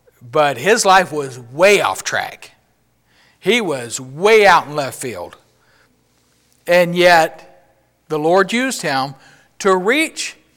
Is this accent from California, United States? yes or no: no; Odessa, Texas, United States; This is in my hometown in Odessa, Texas.